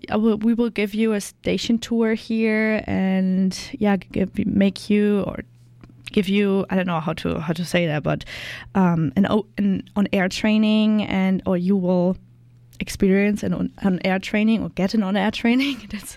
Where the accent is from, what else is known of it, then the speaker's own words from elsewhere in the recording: Germany; because I came here from Germany and I unfortunately go back on Saturday